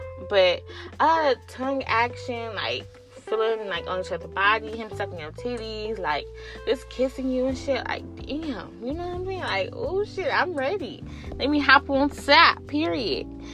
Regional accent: New York, United States; accent: New York; Sorry, that's like my New York accent.

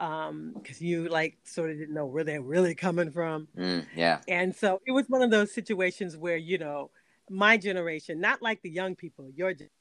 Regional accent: Washington, District of Columbia, United States; So I'm spoiled because I came up on August 1st and I grew up in Washington, D.C.

